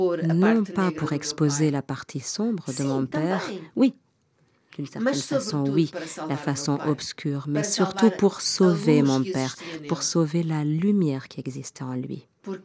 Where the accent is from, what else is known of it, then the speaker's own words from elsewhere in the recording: Mozambique; now in Portugal; Je suis arrivée du Mozambique en ayant peur d'être poursuivie de violence, violentée, victime. Et je suis arrivée au Portugal et j'ai été victime de violence de la part des Portugais eux-mêmes.